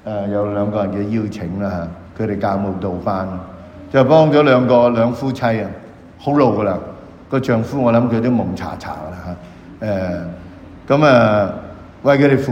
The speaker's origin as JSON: {"language": "Cantonese", "country": "Hong Kong", "said": "咁我例佢啦，即係我香港人啊"}